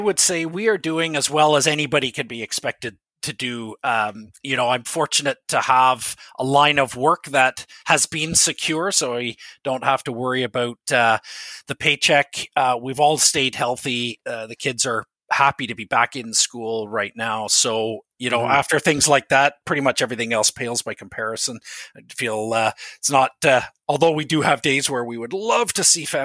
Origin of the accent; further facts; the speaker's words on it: Ontario, Canada; moved away; I grew up in Ontario, but I'm proud to say now I have lived in Alberta longer than I ever lived in Ontario. But I did grow up in the Ottawa Valley in Ontario and moved out here in 1994